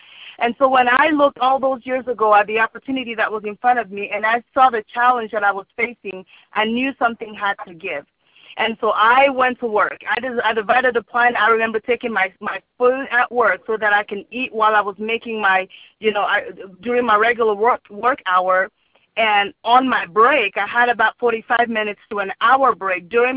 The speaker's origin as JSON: {"language": "English", "country": "Cameroon", "second_language": "English", "lives_now": "United States", "said": "And some of you guys could hear my accent. I'm originally from Cameroon in Africa."}